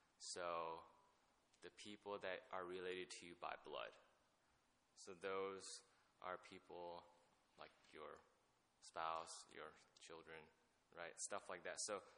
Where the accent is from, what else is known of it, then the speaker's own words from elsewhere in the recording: United States; because she grew up in China and I grew up here in the United States, so I don't really know this.